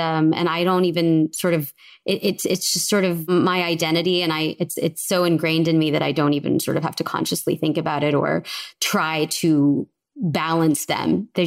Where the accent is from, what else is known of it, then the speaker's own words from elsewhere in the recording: Texas, United States; Like I was born and raised in Texas. I am Texan through and through.